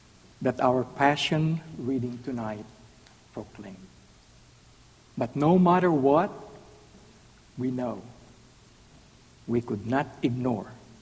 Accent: Philippines; Growing up in the Philippines, Good Friday is one of the most solemn days that you could experience

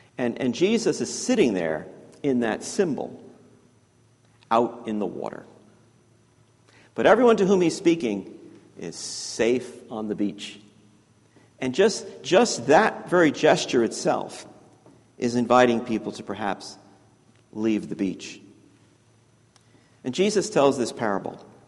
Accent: Yonkers, New York, United States; I grew up in Yonkers, New York. Heard me say that before. Just north of the Bronx.

